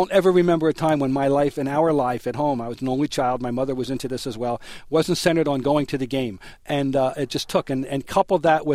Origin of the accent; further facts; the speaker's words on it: Trenton, New Jersey, United States; My father was a sports person who worked in various capacities and was well-known in my hometown of Trenton, New Jersey as a promoter and a publicity type.